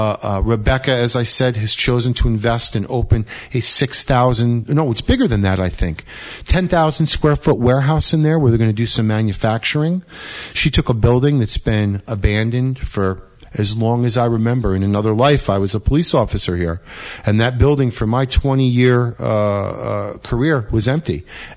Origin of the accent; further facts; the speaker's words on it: Stone Ridge, New York, United States; You grew up in the sticks. I grew up out in Stone Ridge, you know, chasing frogs and turtles and just having a ball out here.